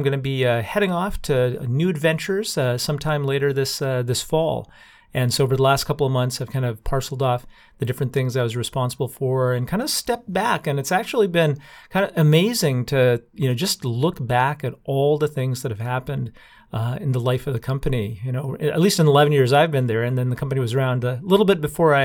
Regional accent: Canada; moved away as an adult; now in United States; But you know, coming out from Boston, and I grew up in Canada, to beautiful California

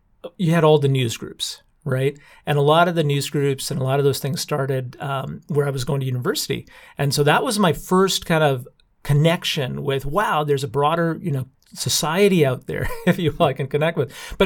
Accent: Canada; moved away as an adult; now in United States; But you know, coming out from Boston, and I grew up in Canada, to beautiful California

